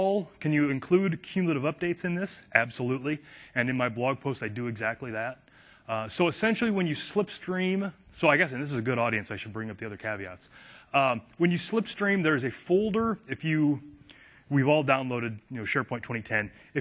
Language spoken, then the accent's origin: English; United States; I'm an American. I speak exactly one language. Because within 1,000 miles of my house, everybody speaks exactly one language.